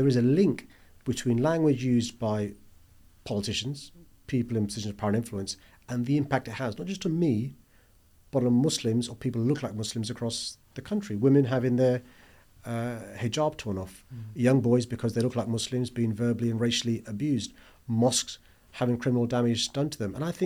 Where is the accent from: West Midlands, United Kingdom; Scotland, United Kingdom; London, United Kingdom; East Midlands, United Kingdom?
London, United Kingdom; So I'm a proud Londoner, born and raised in this city. I'm British. I'm of Pakistani origin, of Asian heritage, of Islamic faith.